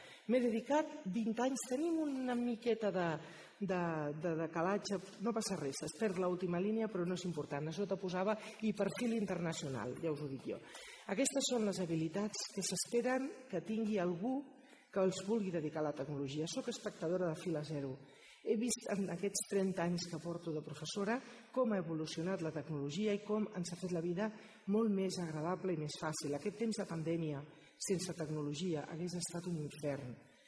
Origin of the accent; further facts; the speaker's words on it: Sant Boi de Llobregat, Catalonia, Spain; jo sóc de Sant Boi, he anat tota la vida a un col·le públic, a una escola pública, i a un institut